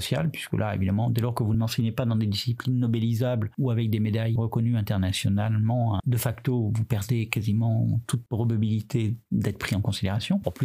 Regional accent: France; nous, en tant que Français qui avons une conception de l'université comme service public

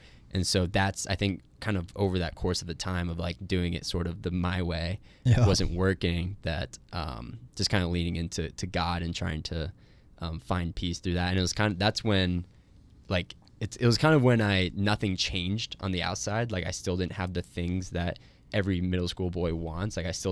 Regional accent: Olathe, Kansas, United States; I grew up in Olathe, O-Town

